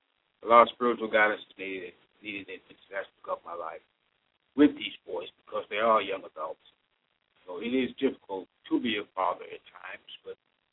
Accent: U.S. Virgin Islands; I'm from the Virgin Islands, a member of a six family, third child, mostly girls.

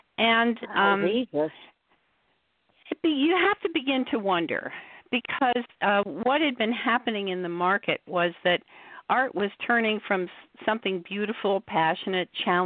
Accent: New York, United States; I grew up in the Metropolitan Museum of Art in New York, and I just love art

